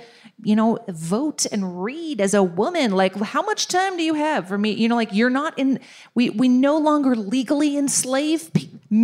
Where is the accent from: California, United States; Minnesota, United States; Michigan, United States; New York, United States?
Minnesota, United States; I mean, I am a Minnesotan.